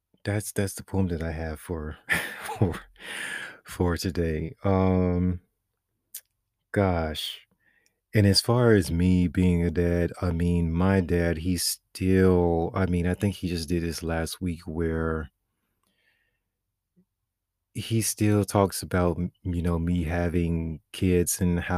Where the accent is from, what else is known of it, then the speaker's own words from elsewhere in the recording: Florida, United States; I have no idea why, because we're in Florida, right? I grew up in South Florida.